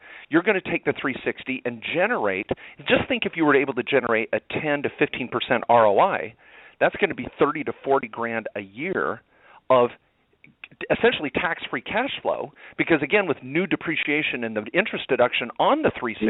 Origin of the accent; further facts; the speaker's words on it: Eugene, Oregon, United States; born there; I was born in Eugene, Oregon, and, of course, went to law school in Oregon.